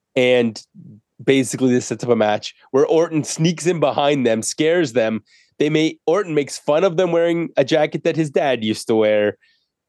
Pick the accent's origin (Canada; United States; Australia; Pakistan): Canada; We're Canadian.